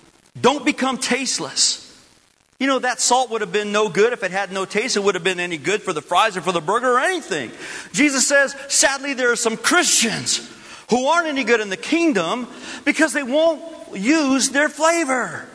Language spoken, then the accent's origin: English; Belen, New Mexico, United States; In my hometown, in Belen, New Mexico, there was a fellow who started to build a big building in town.